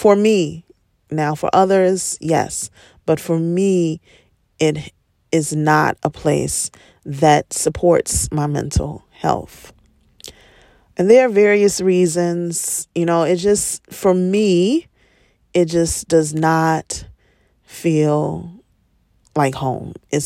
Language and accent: English; Chicago, Illinois, United States; now in Gary, United States; My family is in Gary. I'm not from Gary, Indiana. My husband is not from Gary, Indiana. I'm from Chicago. My husband is from a suburb of Chicago. And we decided to move to Gary because it was cheap.